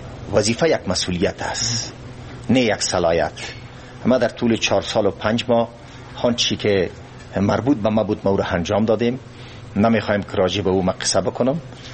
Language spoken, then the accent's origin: Persian; Afghanistan; ما افغانستان کشورم است، وطنم است،